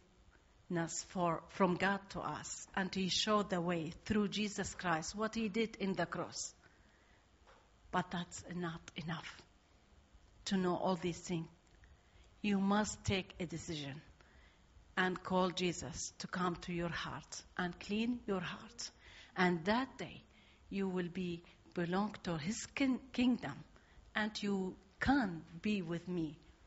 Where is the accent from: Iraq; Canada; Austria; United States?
Iraq; English is a second language; I am from Iraq. My city is the north of Iraq.